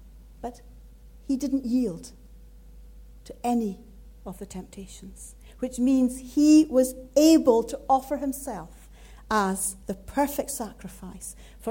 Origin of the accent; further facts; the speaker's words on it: Scotland, United Kingdom; accent: Scottish; So although I have a Scottish accent, I really am a local.